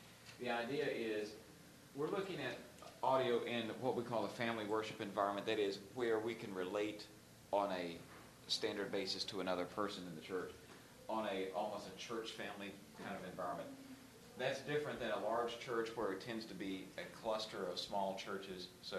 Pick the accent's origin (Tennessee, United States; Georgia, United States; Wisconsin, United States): Georgia, United States; Atlanta; I'm from Atlanta, so they kind of give you a perspective on that.